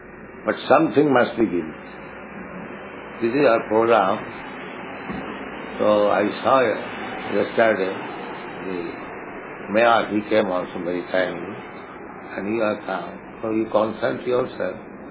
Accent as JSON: {"language": "English", "country": "India", "second_language": "English", "moved": "as an adult", "lives_now": "United States"}